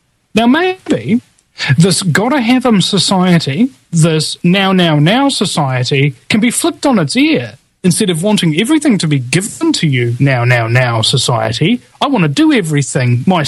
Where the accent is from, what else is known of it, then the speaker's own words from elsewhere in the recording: New Zealand; speaking as a New Zealander.